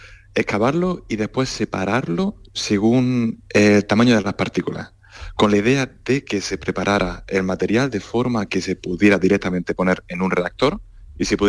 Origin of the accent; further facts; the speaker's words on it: Granada, Andalusia, Spain; yo soy de Granada, de corazón